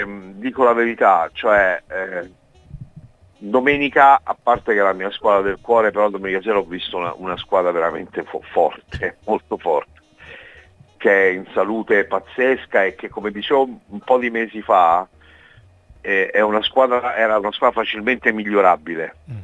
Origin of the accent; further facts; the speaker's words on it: Calabria, Italy; also born or lived in Northern Italy; essendo io poi meridionale, capito? Sì. Io sono calabrese, per cui cioè, ho vissuto un po' di anni al nord negli anni 70